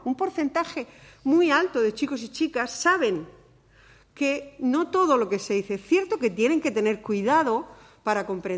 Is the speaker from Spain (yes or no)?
yes; Cartagena, Region of Murcia, Spain; now in Murcia, Spain; soy la presidenta de UNICEF, Comité Autonómico de Murcia, y soy de Cartagena, vivo en Murcia, pero soy de Cartagena